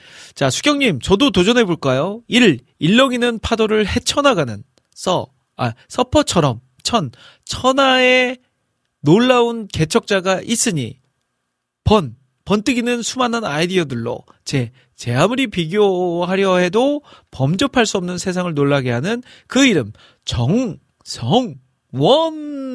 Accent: North Jeolla, South Korea; 저는 전라북도 출신이라서 저희 고장에서는 솔이라고 불렀거든요.

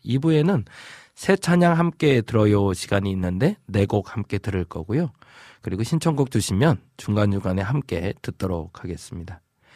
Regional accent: Yongin, Gyeonggi Province, South Korea; 경기도 용인에서 왔습니다.

